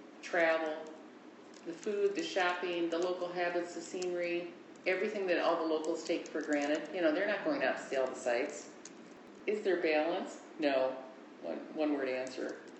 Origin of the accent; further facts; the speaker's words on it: Minnesota, United States; They just don't. Maybe that's because we're from Minnesota.